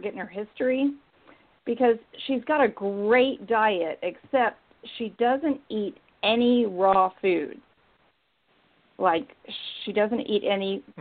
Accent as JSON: {"language": "English", "town": "Austin", "region": "Texas", "country": "United States", "said": "I'm from Austin, Texas."}